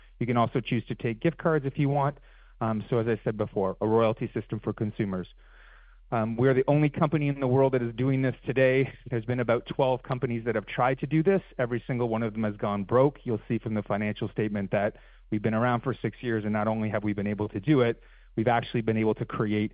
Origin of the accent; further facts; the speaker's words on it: Canada; We trade in Canada. I'm Canadian.